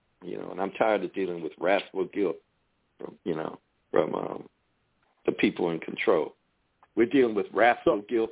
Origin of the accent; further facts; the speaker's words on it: United States; We are as American as Mexicans are Mexican. But you wouldn't think it. You wouldn't think it. You know, as a matter of fact, the Europeans that came here are less American than I am.